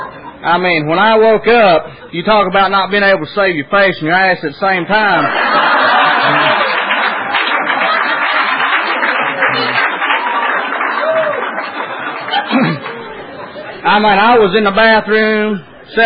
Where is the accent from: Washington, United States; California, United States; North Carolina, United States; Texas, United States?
North Carolina, United States; Cherokee; I'm from Cherokee Indian Reservation, Cherokee, North Carolina, originally.